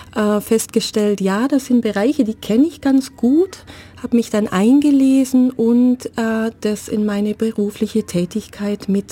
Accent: Berghülen, Baden-Württemberg, Germany; now in Ulm, Germany; Ich komme ursprünglich aus Berghülen, wohne aber seit vielen Jahren in Ulm und arbeite auch in dieser Stadt.

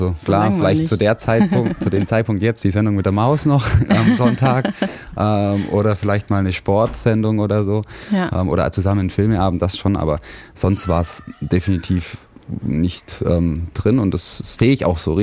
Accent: Neu-Ulm, Bavaria, Germany; Aber ursprünglich aufgewachsen bin ich in Neu-Ulm, in einem kleinen Vorort von Neu-Ulm, Burlafingen, vielleicht sagt das dem einen oder anderen etwas. Ländlich, das war schön für mich auf jeden Fall

